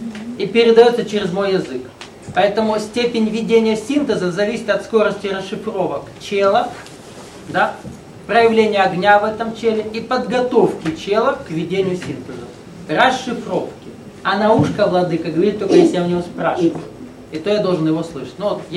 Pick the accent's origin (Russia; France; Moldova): Russia; also born or lived in Ukraine; А я вырос в России, только, хотя жил на Украине, только по-русски.